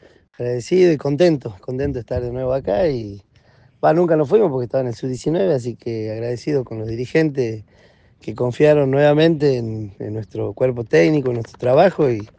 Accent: Perico, Jujuy, Argentina; porque somos de acá de Perico

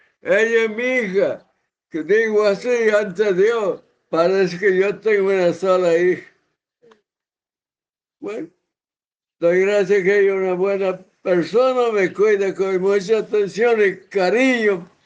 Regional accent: Rosario de Lerma, Salta, Argentina; yo soy de Rosario de Lerma. Quedé huérfano de la edad de 2 años de mi madre, me crió mi padre.

